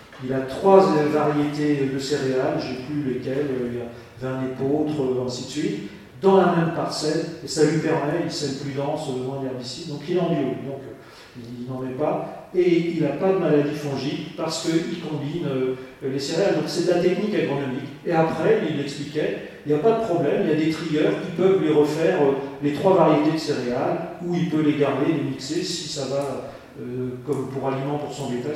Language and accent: French; Brittany, France; je suis breton aussi comme tout le monde